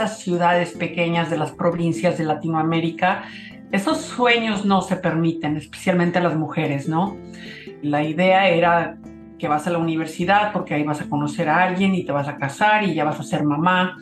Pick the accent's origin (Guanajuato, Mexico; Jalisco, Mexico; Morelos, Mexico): Morelos, Mexico; Cuernavaca; crecí en Cuernavaca, que me imagino que es un poco como Medellín. Es más tranquilo, una vida mucho más pacífica y en esa época era muy rural. Entonces tuve la oportunidad de crecer, ya sabes, en el campo, persiguiendo vacas, correteando gallinas, feliz.